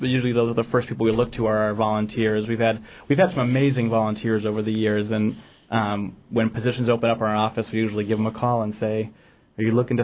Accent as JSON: {"language": "English", "town": "Juneau", "region": "Alaska", "country": "United States", "tie": "born or raised there", "said": "I grew up here in Juneau"}